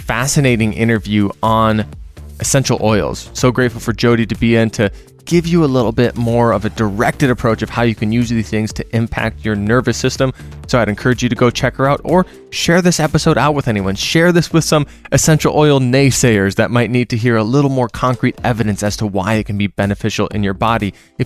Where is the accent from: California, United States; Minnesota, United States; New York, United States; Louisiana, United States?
Minnesota, United States; I'm from Minnesota and we're coming into the summer and things are blooming.